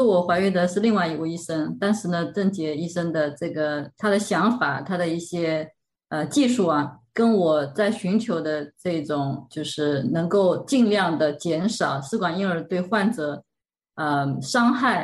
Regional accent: China; 像我们中国人喜欢看中医哈

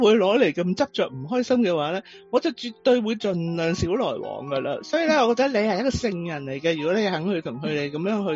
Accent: China; 我哋中国人

